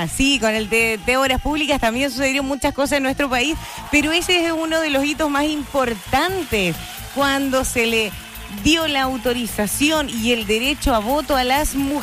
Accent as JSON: {"language": "Spanish", "country": "Chile", "said": "somos chilenos, ante todo"}